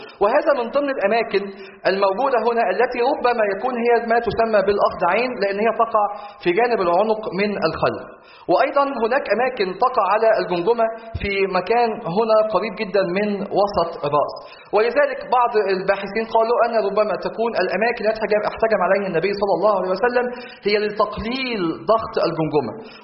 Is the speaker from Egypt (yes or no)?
yes; Egypt; فالطبيعي طبعا الناس اللي عايشين في الوادي زي عندنا في مصر